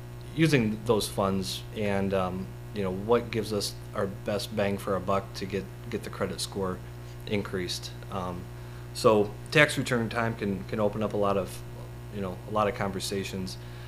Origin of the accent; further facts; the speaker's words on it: Fulton, Illinois, United States; now in Comanche, United States; I knew enough people in this area growing up in Fulton. I live in Comanche. You know, I work in Clinton.